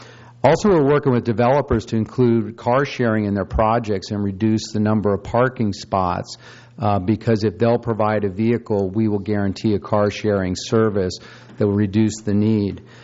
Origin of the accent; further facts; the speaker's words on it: San Luis Obispo, California, United States; I'm from San Luis Obispo, and I'm the CEO of Funride.